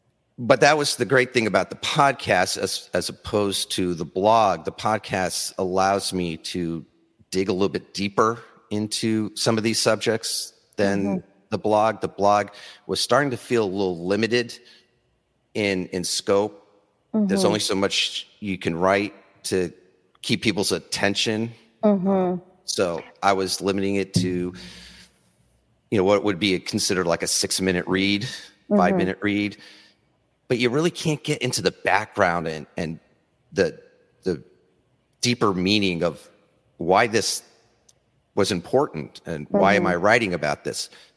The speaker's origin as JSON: {"language": "English", "region": "New York", "country": "United States", "tie": "born or raised there", "said": "I grew up in New York, and one of the first trips I remember as a family was traveling to Gettysburg National Military Park in Pennsylvania."}